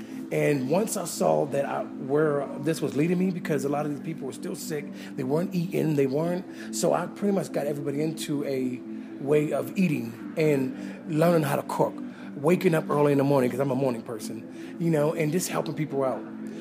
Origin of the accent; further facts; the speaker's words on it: California, United States; Well, like I said, I came from California.